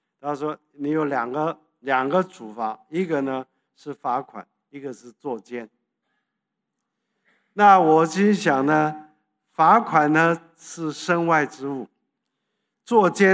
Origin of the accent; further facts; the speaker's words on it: South Korea; 我是韩国土生土长的中国人，山东人。我父母是山东人，我不是山东人，但是我跟他们山，所以就是我是山东人。